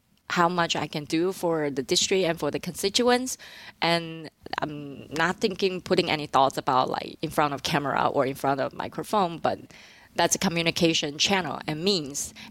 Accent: Taiwan; now in United States; the way I grew up in Taiwan

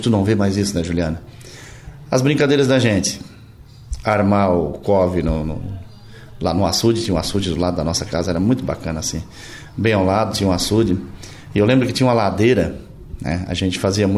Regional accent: Orleans, Santa Catarina, Brazil; Nasci em Orleans, me criei em Orleans, tive a minha vida toda lá.

